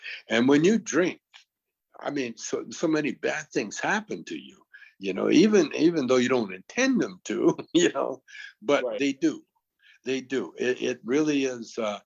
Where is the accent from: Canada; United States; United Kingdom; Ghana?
Canada; I'm from Canada